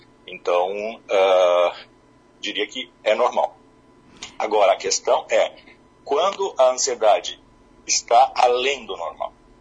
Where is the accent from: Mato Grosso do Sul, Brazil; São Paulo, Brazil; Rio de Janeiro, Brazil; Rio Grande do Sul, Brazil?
Rio Grande do Sul, Brazil; Garibaldi; E saí de Garibaldi, então, né? Fui fazer medicina em Porto Alegre.